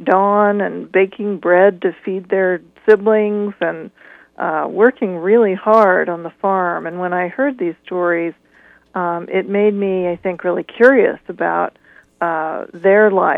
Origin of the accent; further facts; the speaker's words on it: Pacific Northwest, United States; I grew up in the Pacific Northwest, but all of my grandparents had come from immigrants and farming families in the Midwest.